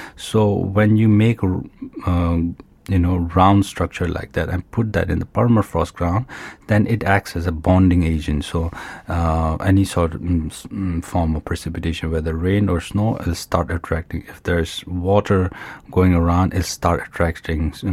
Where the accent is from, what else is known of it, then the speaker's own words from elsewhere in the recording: Ladakh, India; English is a second language; I remember as a kid growing up on Zanskar, we hardly used to see anything mechanical, you know.